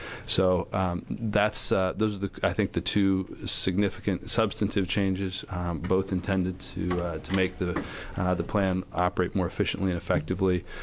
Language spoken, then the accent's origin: English; Beaverton, Oregon, United States; Committee members … from Beaverton.